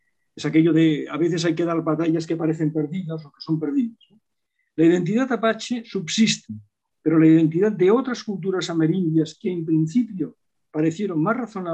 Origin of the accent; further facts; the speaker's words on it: Spain; yo, soy un español que sigue siendo español y no tiene vergüenza de ser español